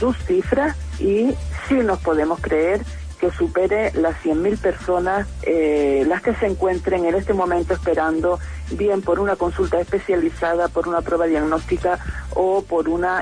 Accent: Canary Islands, Spain; Nos avergüenza como canarios el gobierno que tenemos

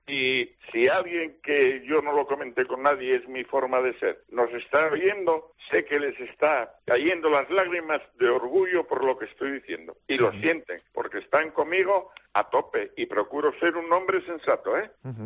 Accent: Gijón, Asturias, Spain; yo leía aquí en mi tierra, en Gijón

